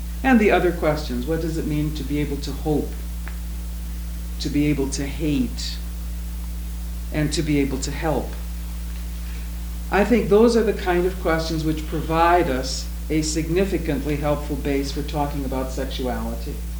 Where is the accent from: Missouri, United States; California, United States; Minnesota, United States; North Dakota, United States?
North Dakota, United States; I was raised on Egermeyer's Bible storybooks. And we read them diligently in North and South Dakota and looked at the pictures.